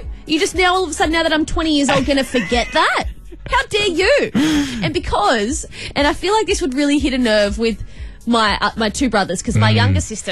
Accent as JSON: {"language": "English", "town": "Goulburn", "region": "New South Wales", "country": "Australia", "tie": "born or raised there", "said": "We used to live on a main drag when we were growing up in Goulburn."}